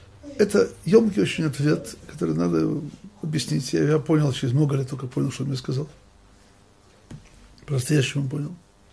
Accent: Russia; когда узнал, что я из России

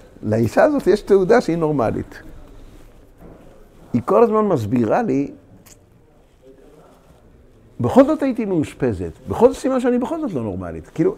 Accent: Baku, Azerbaijan; אני בתור ילד גרתי באקו.

